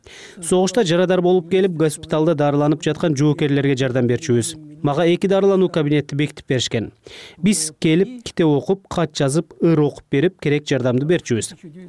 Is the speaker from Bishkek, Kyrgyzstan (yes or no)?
yes; Bishkek, Kyrgyzstan; келгенде болгону 6 жашта болчумун. Кыргыз элинин жардамы, көмөгү менен мен Фрунзе, азыркы Бишкекте чоңоюп өстүм.